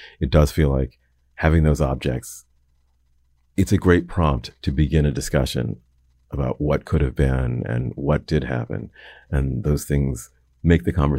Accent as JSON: {"language": "English", "region": "Ohio", "country": "United States", "tie": "born or raised there", "said": "I grew up in Ohio. My parents are from Connecticut."}